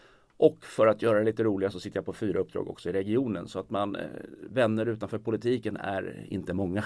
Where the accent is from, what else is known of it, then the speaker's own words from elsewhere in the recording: Tyresö, Stockholm County, Sweden; Och jag är från Fårdala. Jag har i stort sett hela mitt liv bott i Tyresö.